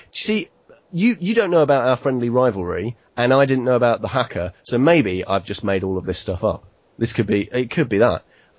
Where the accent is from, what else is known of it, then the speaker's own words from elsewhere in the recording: United Kingdom; But as a Brit